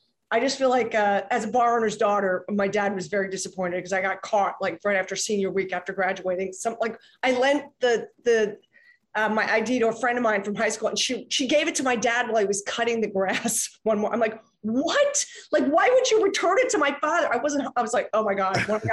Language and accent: English; Philadelphia, Pennsylvania, United States; I'm from Philly. I am.